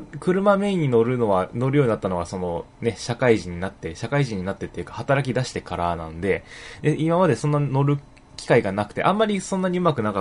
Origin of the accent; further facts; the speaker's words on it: Nagoya, Aichi, Japan; 私の地元のね、名古屋グランパス8の選手が誰一人として選ばれないっていうね。